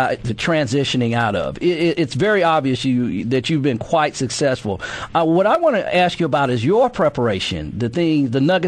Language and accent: English; Georgia, United States; I am from Georgia, and I grew up, and I watched that game